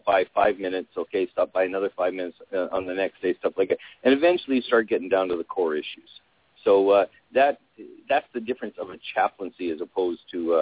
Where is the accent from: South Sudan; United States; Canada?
Canada; Western Canada; I'm originally from Western Canada.